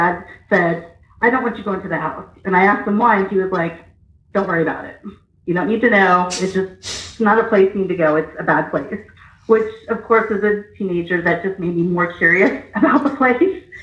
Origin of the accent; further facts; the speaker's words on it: Pennsylvania, United States; now in Eureka Springs, United States; Where I grew up, and it's probably the most bizarre th